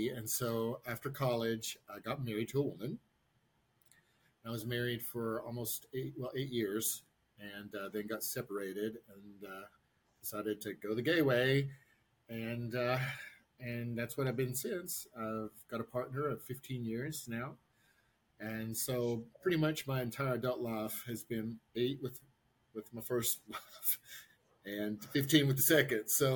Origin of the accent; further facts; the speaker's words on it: Knoxville, Tennessee, United States; So I'm from Tennessee. I'm from Knoxville, right? … That's where it comes from.